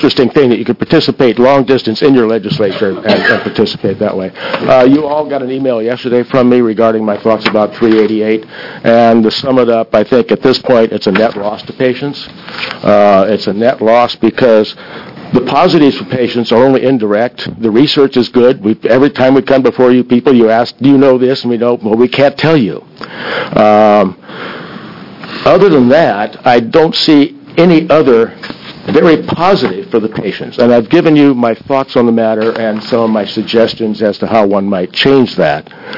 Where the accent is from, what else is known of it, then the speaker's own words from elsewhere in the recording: Williams, Oregon, United States; I'm from Williams, Oregon, and you have heard from me.